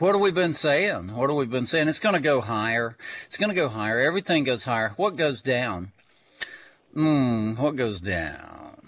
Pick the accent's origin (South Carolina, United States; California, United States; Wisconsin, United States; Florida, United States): Florida, United States; Miami; A couple weeks ago in my hometown of Miami, 95 degrees.